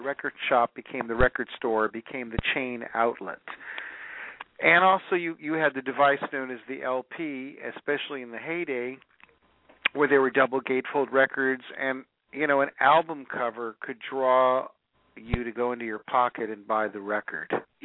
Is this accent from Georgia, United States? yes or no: no; Hollywood, California, United States; I know it may sound corny and hippie-ish, and come on, I'm from Hollywood.